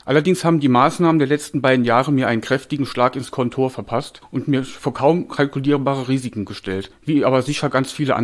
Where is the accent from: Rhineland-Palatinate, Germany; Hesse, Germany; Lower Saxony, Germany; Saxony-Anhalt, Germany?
Rhineland-Palatinate, Germany; Hermeskeil; Ich bin Jahrgang 72, geboren und aufgewachsen in Hermeskeil. Hermeskeil selbst ist eine kleine Stadt von ungefähr 7.000 bis 8.000 Einwohnern mit einem Einzugsgebiet von 15.000 bis 20.000 Einwohnern und insgesamt sehr ländlich gelegen.